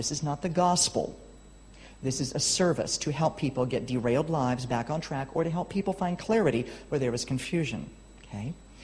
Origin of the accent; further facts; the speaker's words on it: United States; I'm from America, land of litigation.